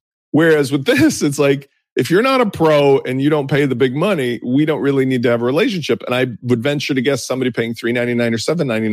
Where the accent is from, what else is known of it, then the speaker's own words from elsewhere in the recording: Chicago, Illinois, United States; I come from a practical background. I'm from Chicago.